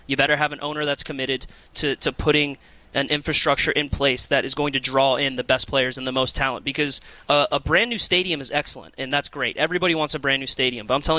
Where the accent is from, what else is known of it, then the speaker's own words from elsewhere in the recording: Orlando, Florida, United States; Well, I'm a Florida guy. Okay. You know, I'm from the South.